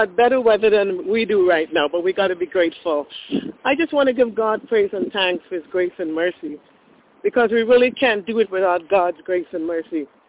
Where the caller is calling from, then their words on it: Canada; Good morning, ma'am. I'm calling from Canada.